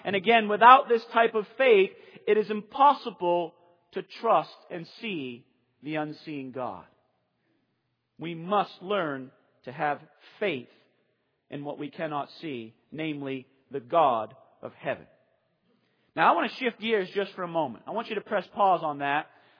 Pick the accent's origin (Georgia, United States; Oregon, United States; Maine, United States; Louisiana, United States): Maine, United States; I mean, I'm from the old school. I'm from Southern Maine, okay?